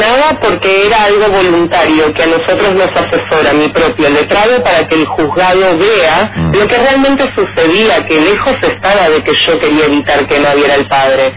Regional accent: Lanús, Buenos Aires Province, Argentina; now in Oberá, Argentina; yo nací en Lanús Oeste, soy oriunda de Buenos Aires, pero bueno, hace 2 años y medio conocí Misiones, me enamoré de Oberá y me radiqué acá

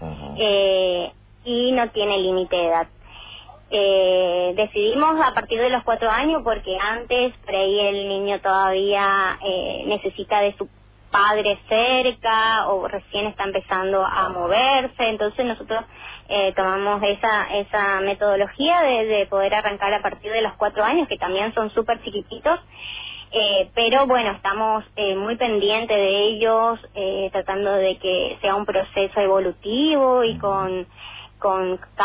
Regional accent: Jardín América, Misiones, Argentina; yo soy de Jardín América.

